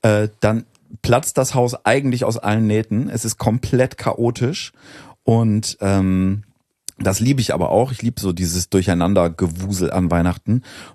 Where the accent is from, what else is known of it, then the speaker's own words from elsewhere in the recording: Northern Germany, Germany; Bei uns in Norddeutschland bist du immer am Silvesterabend, hast du dich verkleidet.